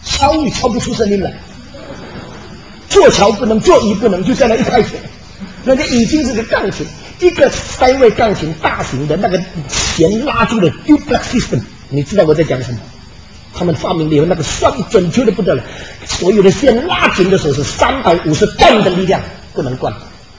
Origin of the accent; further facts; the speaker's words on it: China; 我们中国人呢，有两个很极端的思想。